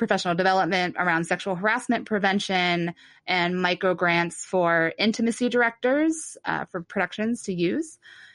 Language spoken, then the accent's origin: English; Ohio, United States; So, you know that Megan and I grew up in Ohio, separated but close.